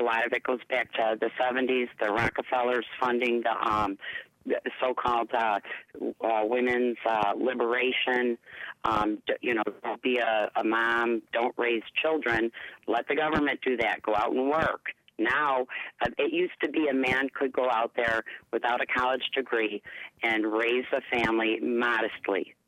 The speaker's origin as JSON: {"language": "English", "region": "New York", "country": "United States", "said": "I want to say, I come from New York."}